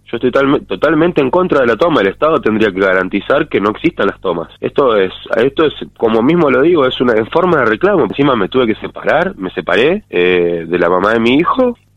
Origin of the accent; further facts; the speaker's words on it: Buenos Aires, Argentina; now in El Bolsón, Argentina; Y yo soy oriundo de Buenos Aires, pero no vivo en Buenos Aires hace alrededor de 10 años. Tengo un hijo que nació acá.